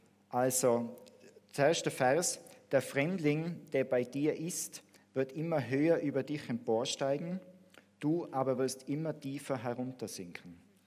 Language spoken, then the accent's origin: German; Vils, Tyrol, Austria; ich bin auch aufgewachsen eigentlich in Vils. Und Vils ist so ganz ähnlich wie Freilassing an der deutschen Grenze, 2 Kilometer entfernt. Man kann zu Fuß rübergehen. Und früher war da immer viel los und Stau, wo ich aufgewachsen bin.